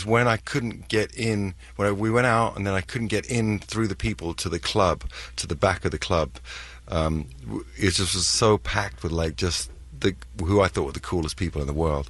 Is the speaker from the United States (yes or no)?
no; London, United Kingdom; I'm from London, so I hadn't really heard of K Rock.